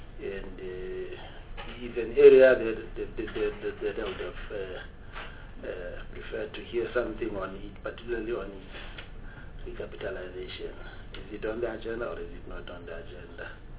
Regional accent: Northern Cape, South Africa; I'm from Northern Cape

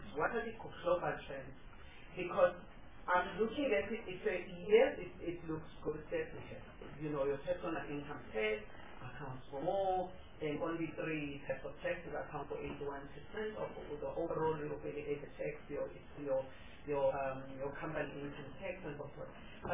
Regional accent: Durban, KwaZulu-Natal, South Africa; I can tell you about Durban, because I'm from Durban

